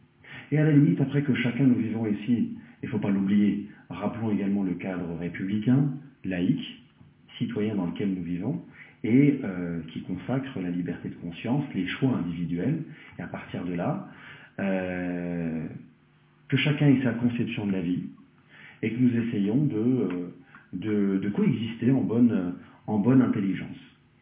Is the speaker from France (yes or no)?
yes; France; born there; Moi, je suis né en France, et donc je revendique aussi ce droit à la pensée.